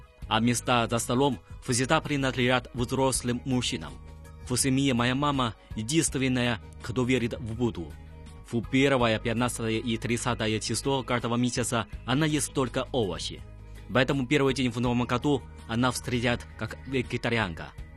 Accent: Wangjia Wobu, Heilongjiang, China; Мое родное село Вангзя-Уобу расположено на северо-востоке страны в провинции Хэлунцзян.

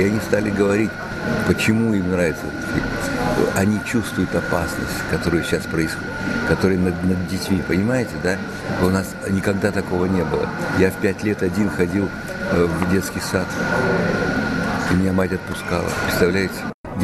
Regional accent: Almaty, Kazakhstan; Но я алматинец, понимаете? Поэтому для меня Азия – это абсолютно родная энергия.

